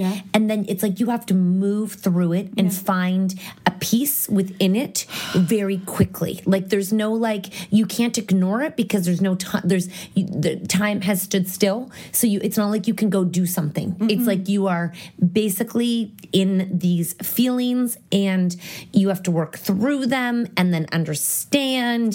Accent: United States; Although I'm American, but I don't live there. So I've never lived there.

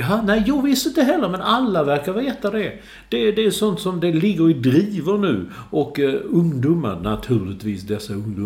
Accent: Sweden; så jag var ju svensk, men det är väldigt mycket svenska.

